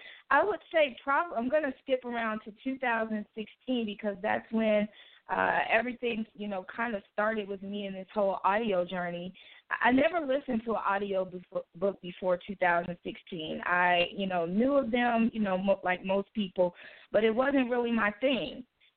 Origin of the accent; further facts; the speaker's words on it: Gary, Indiana, United States; I am from Gary, Indiana. I currently work my full time in Gary, Indiana, and I still live in Indiana.